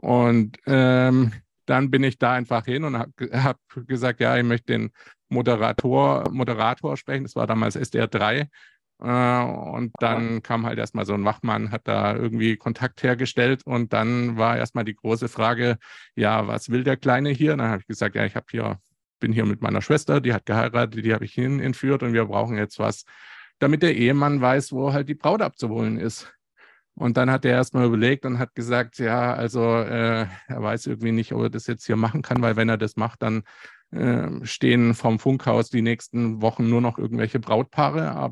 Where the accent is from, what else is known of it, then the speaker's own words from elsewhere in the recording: Stuttgart, Baden-Württemberg, Germany; born there; komme gebürtig aus Stuttgart.